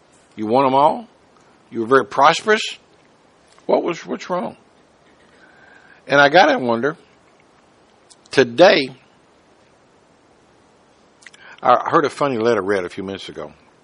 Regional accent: Scotland, United Kingdom; Aren't you Scottish? I'm Scottish.

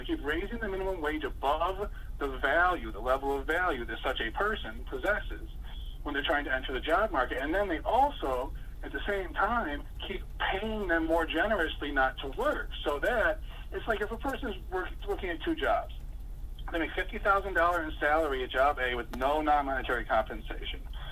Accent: New York, United States; And I'm from New York State. I mean, New York State's just about as bad as California.

